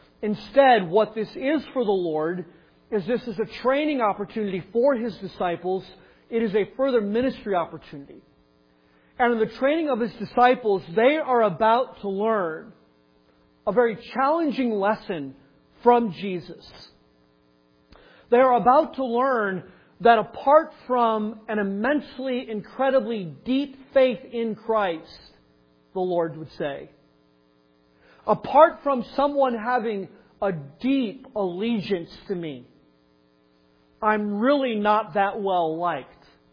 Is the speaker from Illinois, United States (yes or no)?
yes; Chicago, Illinois, United States; Some of you, you grew up in someplace else, like Brenda and me. We grew up in Chicago.